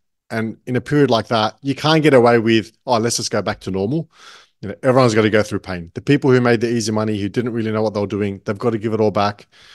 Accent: Australia; moved away as an adult; now in Dubai, United Arab Emirates; Well, I'm still an Aussie, just living in Dubai. But I moved here July of last year with my family, so we're loving it.

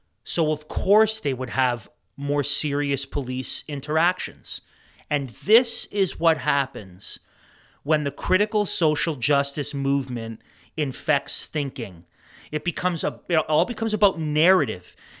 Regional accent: Canada; in order to make us ashamed of being Canadian to shut down Canada Day

